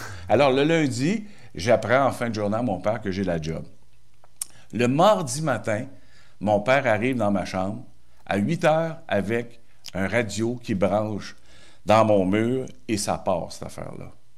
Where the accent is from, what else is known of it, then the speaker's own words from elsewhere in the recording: Asbestos, Quebec, Canada; Bon, ben moi, là, c'est là que j'ai grossi. Moi, je viens d'Asbestos.